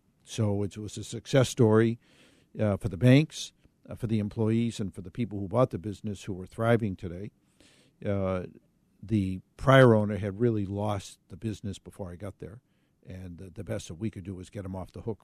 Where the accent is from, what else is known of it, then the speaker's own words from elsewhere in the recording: Boston, Massachusetts, United States; I grew up in Boston, Mass. Went to the first public school in the country, founded in 1635.